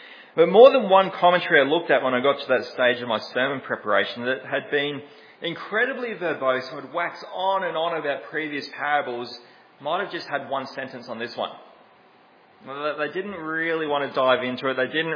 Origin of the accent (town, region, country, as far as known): Australia